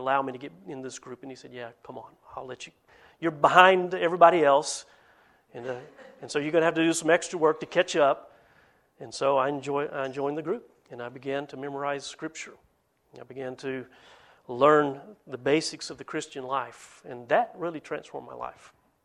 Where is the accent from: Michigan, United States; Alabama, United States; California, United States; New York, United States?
Alabama, United States; Hogjaw Valley; also born or lived in Chattanooga, Tennessee; Yeah, I was born in Chattanooga. Grew up in a place called Hogjaw Valley, Alabama, which is across the river from Bridgeport, Alabama, which is across the river, Tennessee River, in that corner in the northeast.